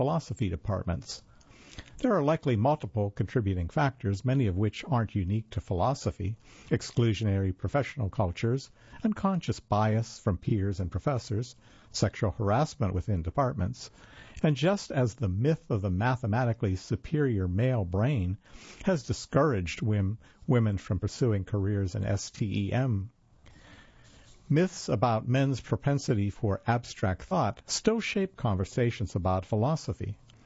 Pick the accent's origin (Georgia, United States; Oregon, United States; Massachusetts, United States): Oregon, United States; including the Fun Utility Vehicle, assembled in my home state of Oregon.